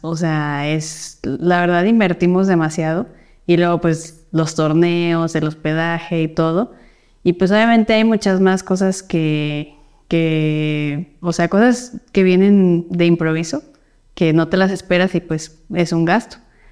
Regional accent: Mexico; soy mexicana y orgullosamente.

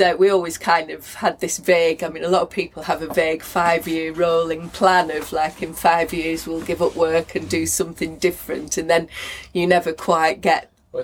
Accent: Blackburn, North West England, United Kingdom; now in Bournemouth, United Kingdom; I'm from Lancashire, I was born and brought up in Blackburn. Our base now is in Bournemouth on the south coast, and we live near the beach

